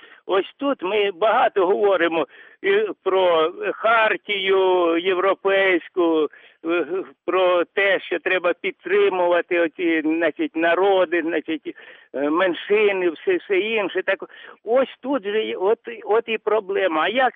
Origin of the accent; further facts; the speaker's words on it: Donbas, Ukraine; Десь в основному так. І я завжди, так би мовити, захищав, як типовий донбасівець